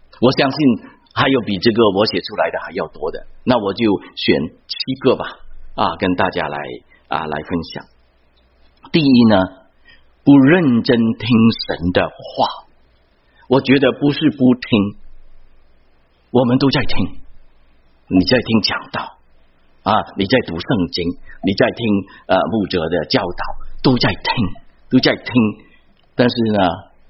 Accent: China; 我们中国人很好玩，就左耳进就右耳出。

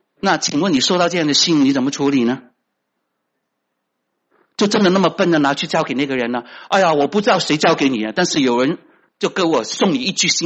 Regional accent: China; 我们中国人呢，就是我们的民族啊的包袱就是不够直接啊。

